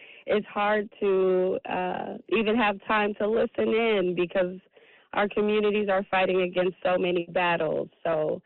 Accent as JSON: {"language": "English", "town": "Milwaukee", "region": "Wisconsin", "country": "United States", "said": "I am from Milwaukee."}